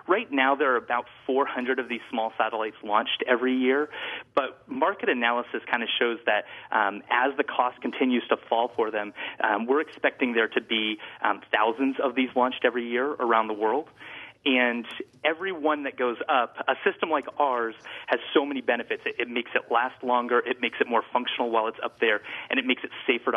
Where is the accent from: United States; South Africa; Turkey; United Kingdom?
United States; South Burlington, Vermont; I grew up in South Burlington and went to school out of state. And when I came back to Vermont